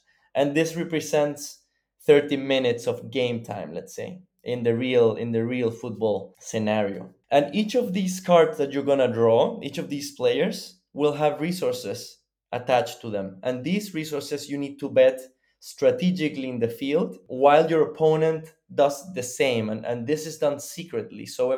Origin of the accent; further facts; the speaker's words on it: Chile; It's actually a very good friend of mine from Chile. We're both from Chile